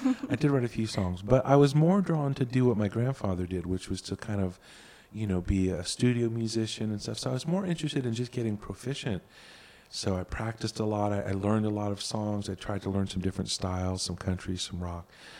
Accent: California, United States; Like, I grew up in California, where everybody has swimming pools.

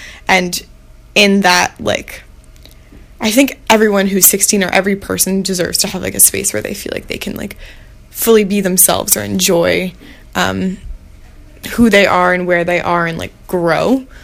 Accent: New York, United States; even though like growing up in New York, I've always had independence and I've always had like my own choice and path

